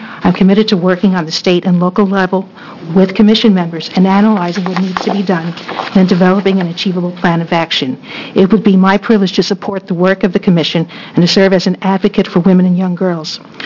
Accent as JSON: {"language": "English", "town": "Portland", "region": "Oregon", "country": "United States", "said": "from Portland, Oregon"}